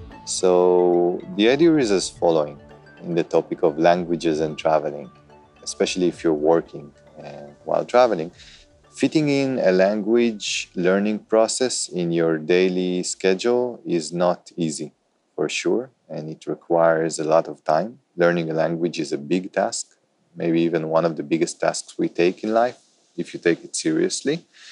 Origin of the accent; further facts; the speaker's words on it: Israel; accent: Israeli; first language Hebrew; English is a second language; My native language is Hebrew. I speak relatively good English, although you can notice the Israeli accent and the lack of vocabulary